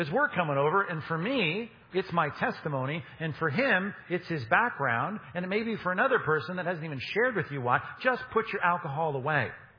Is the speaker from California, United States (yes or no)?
yes; California, United States; Now, I grew up in Southern California. I'd visit this church in Alabama, and I thought they'd all lost their minds.